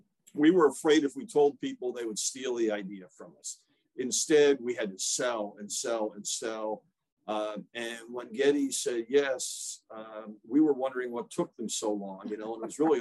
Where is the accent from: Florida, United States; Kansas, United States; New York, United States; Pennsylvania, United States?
Florida, United States; Eglin Air Force Base; born there; Well, no. I was born on Eglin Air Force Base and moved around a lot. But we were in New England at that point.